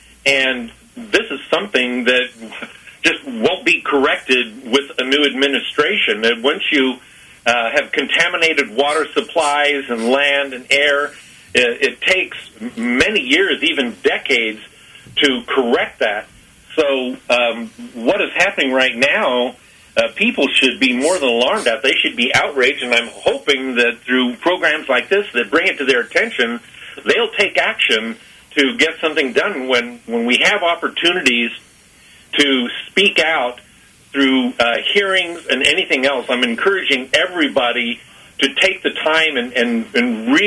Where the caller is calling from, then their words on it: Overland Park, Kansas, United States; I'm calling from Overland Park